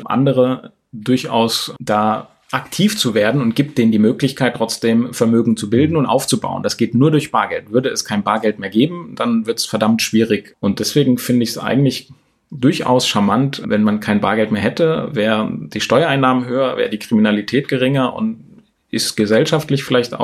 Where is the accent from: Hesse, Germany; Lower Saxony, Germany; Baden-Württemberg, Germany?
Hesse, Germany; also born or lived in Thuringia; Also ich bin geboren in Thüringen und dann mit meinen Eltern kurz vor dem Mauerfall tatsächlich ausgereist hier nach Hessen, ungefähr 80 Kilometer entfernt von Frankfurt